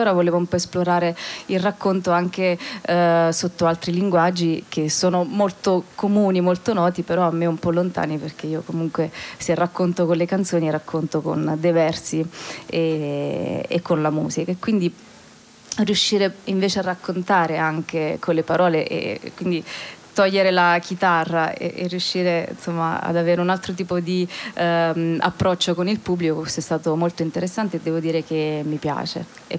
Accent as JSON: {"language": "Italian", "region": "Molise", "country": "Italy", "lives_now": "Turin, Italy", "said": "io sono molisana, ho la residenza a Firenze, vivo adesso tra Torino e Asti"}